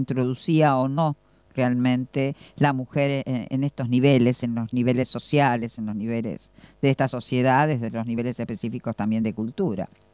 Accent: General San Martín, Buenos Aires Province, Argentina; soy del distrito de General San Martín

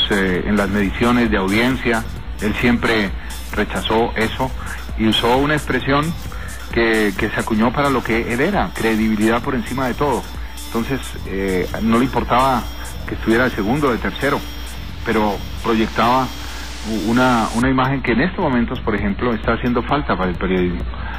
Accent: Cucaita, Boyacá, Colombia; yo soy de Cucaita, en Boyacá. Yo nací cuando todavía no había una buena carretera

